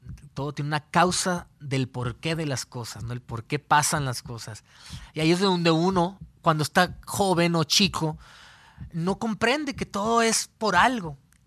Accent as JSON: {"language": "Spanish", "country": "Mexico", "said": "Para incluso que alguien dijera en México, en mi país, que eres hijo único, es algo raro, porque somos de familias grandes, somos de familias numerosas."}